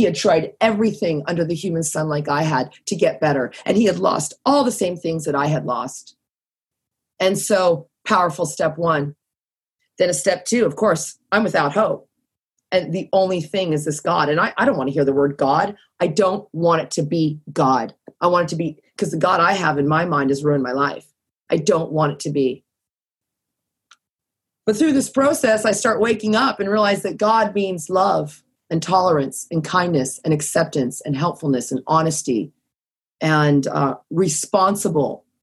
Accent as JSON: {"language": "English", "region": "California", "country": "United States", "moved": "yes", "lives_now": "Toronto, Canada", "said": "I'm from California. I forgot to tell Justin that. I'm actually from Orange County. And I came to Toronto and my problems followed me."}